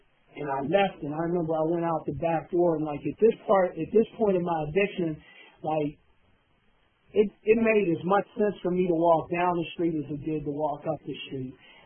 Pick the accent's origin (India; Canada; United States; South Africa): United States; Pittsburgh, Pennsylvania; I'm from Pittsburgh, don't know nobody.